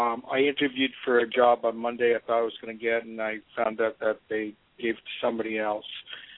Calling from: Los Angeles, California, United States; Los Angeles, California.

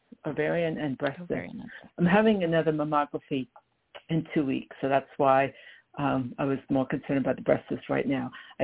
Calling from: New York, United States; Hi, Sarah and Nicole. … from New York.

